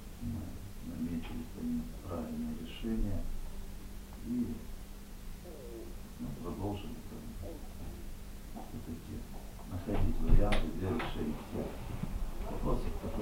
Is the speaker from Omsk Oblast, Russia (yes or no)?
no; Yekaterinburg, Sverdlovsk Oblast, Russia; Значит, я приехал, сам я родом из Екатеринбурга, но свою вторую половину нашел в Целинограде.